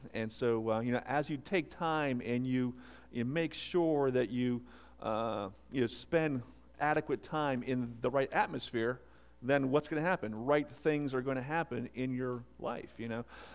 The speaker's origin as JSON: {"language": "English", "town": "Pittsburgh", "region": "Pennsylvania", "country": "United States", "said": "So I come from the Pittsburgh area, so just a couple hours west of here."}